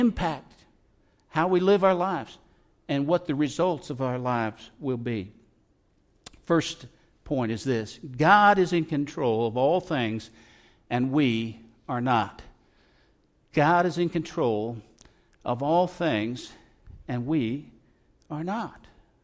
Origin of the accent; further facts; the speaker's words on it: California, United States; and I grew up in Southern California, by the way